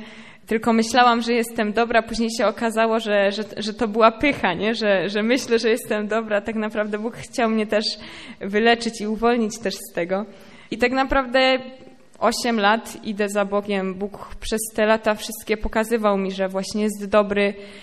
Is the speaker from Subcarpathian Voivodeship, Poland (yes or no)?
yes; Wisłoczek, Subcarpathian Voivodeship, Poland; pochodzę z Podkarpacia, z takiej małej wioski Wisłoczek.